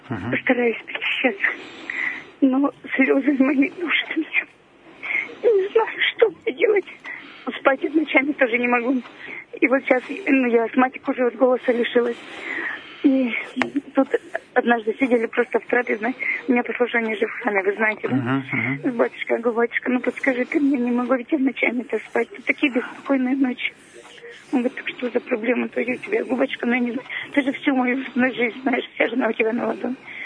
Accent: Gorny Shchit, Sverdlovsk Oblast, Russia; Вы меня знаете … из Горного Щита.

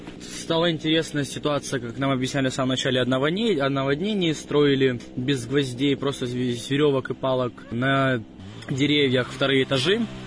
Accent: Donetsk, Donetsk Oblast, Ukraine; Я из Донецка

